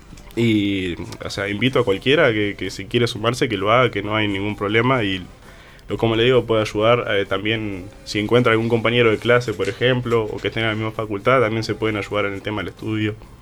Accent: Salto, Uruguay; yo vengo de Salto, soy del interior, y yo jugaba al vóley allá.

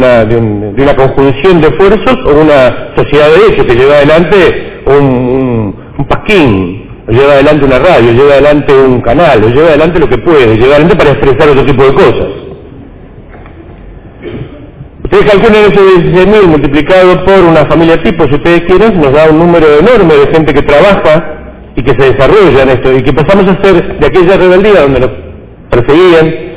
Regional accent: Mar del Plata, Buenos Aires Province, Argentina; yo vengo de Mar del Plata, soy de Mar del Plata.

